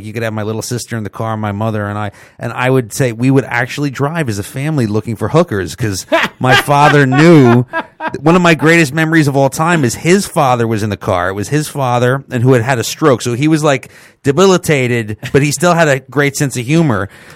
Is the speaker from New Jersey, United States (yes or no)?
yes; Randolph, New Jersey, United States; I grew up in New Jersey, in Randolph, New Jersey